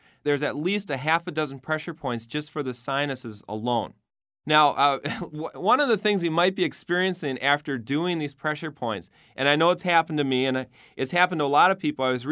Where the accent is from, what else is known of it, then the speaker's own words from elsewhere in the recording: Minneapolis, Minnesota, United States; I'm a chiropractor. I'm from Minneapolis, Minnesota.